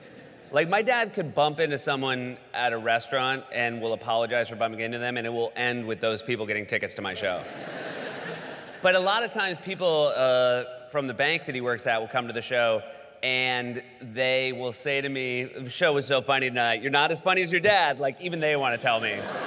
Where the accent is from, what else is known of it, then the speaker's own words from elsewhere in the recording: New Hampshire, United States; We grew up in New Hampshire. If you've ever been to New Hampshire, a lot of trees.